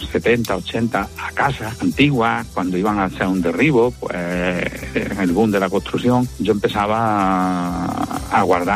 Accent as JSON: {"language": "Spanish", "town": "Rute", "region": "Andalusia", "country": "Spain", "said": "Y mi afición me viene que yo empiezo a buscar la historia de mi pueblo. Yo soy de Rute."}